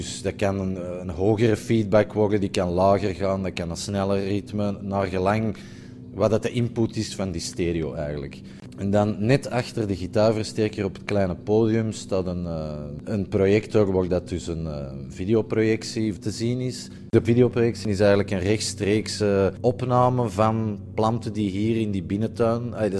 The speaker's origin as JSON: {"language": "Dutch", "town": "Antwerp", "region": "Flanders", "country": "Belgium", "said": "Ik ben een kunstenaar uit Antwerpen."}